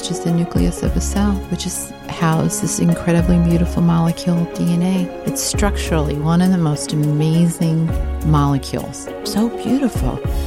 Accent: New York, United States; now in California, United States; living in California. You know, I'm a New Yorker, right?

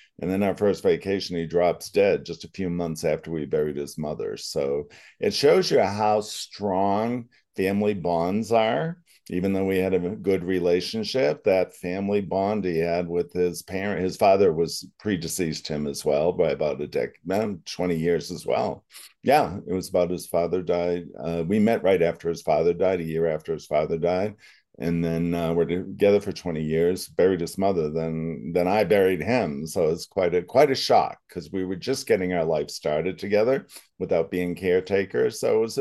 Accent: Leominster, Massachusetts, United States; born there; also born or lived in Los Angeles; now in Prescott, United States; I was born in New England, Leominster, Massachusetts. And I currently am in Prescott by way of Los Angeles for about 30 years

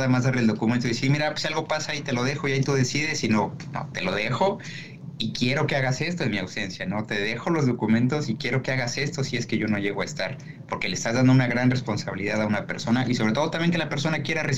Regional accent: Mexico; now in United States; quienes nacimos y crecimos en México entendemos el poder notarial

